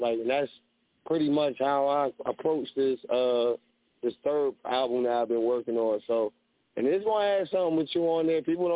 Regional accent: Plainfield, New Jersey, United States; I'm definitely from Plainfield, and he definitely was one of the artists that I came up

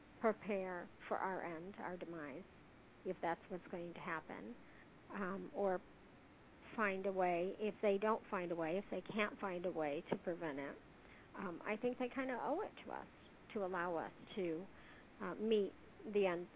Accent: Endicott, New York, United States; Rosa DeAngelo is from Endicott, New York, which is my hometown

